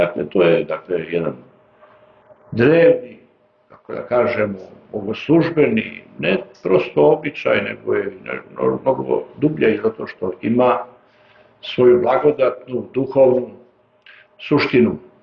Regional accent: Nikšić, Nikšić Municipality, Montenegro; Ja kao Nikšićanin malo bi je bilo žao

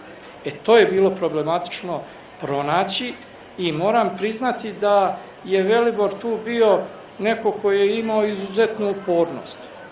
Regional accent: Bosnia & Herzegovina; pošto ja dolazim iz Bosne i Hercegovine

